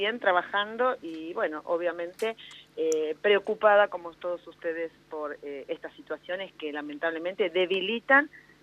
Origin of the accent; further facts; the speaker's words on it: Macachín, La Pampa, Argentina; yo vengo de Macachín, un pueblo donde está también involucrado en esta situación